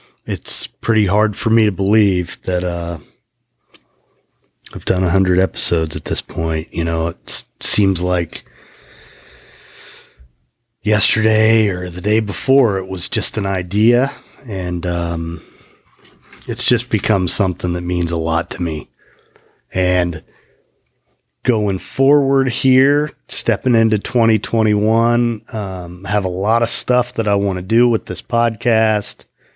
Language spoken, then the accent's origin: English; Kokomo, Indiana, United States; Mike Milligan, who's from my hometown of Kokomo, Indiana.